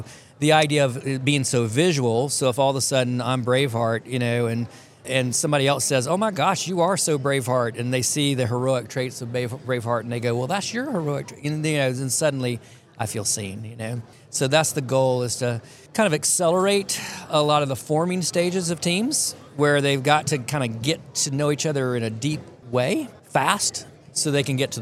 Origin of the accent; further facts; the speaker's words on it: Atlanta, Georgia, United States; so I grew up here in Atlanta.